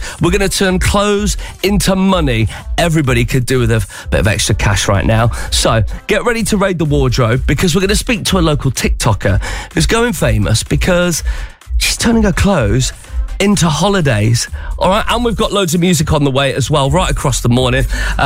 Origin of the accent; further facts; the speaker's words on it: Coventry, West Midlands, United Kingdom; I'm a Cov kid through and through. I'm from Stoke Holdermore.